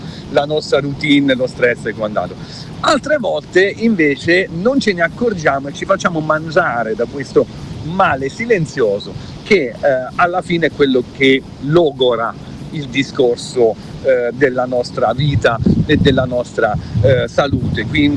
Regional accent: Southern Italy, Italy; gli orari sono un po' come giù a casa mia, no? Io da buon terrone

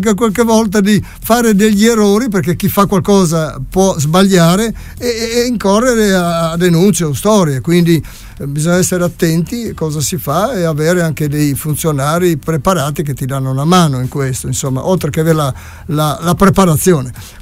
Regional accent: Lauco, Friuli-Venezia Giulia, Italy; also born or lived in Vinaio; Io vengo proprio da Lauco e sono originario di Vinaio. E a Vinaio eravamo in 800 abitanti

